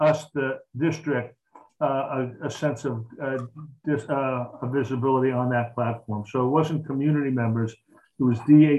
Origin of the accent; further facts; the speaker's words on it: Brooklyn, New York, United States; accent: Brooklyn; Well, please excuse my Brooklyn accent.